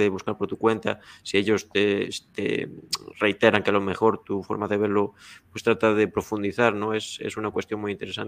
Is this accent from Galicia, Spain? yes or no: yes; Galicia, Spain; yo no soy de UDE, pero soy de un sitio aún más pequeño y más apartado del mundo, que es un... que es un pueblecito de aquí de Galicia en el que en el invierno somos como mucho 30 de personas